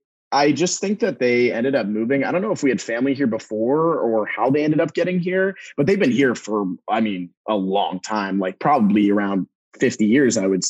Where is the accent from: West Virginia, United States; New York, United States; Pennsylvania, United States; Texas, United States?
Texas, United States; Yeah, so basically growing up in Texas, you know, I could hear everybody.